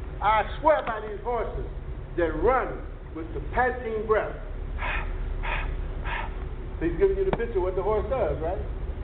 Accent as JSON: {"language": "English", "town": "Detroit", "region": "Michigan", "country": "United States", "tie": "born there", "said": "I'm not from the country. I was born in Detroit, so I didn't know much about horses"}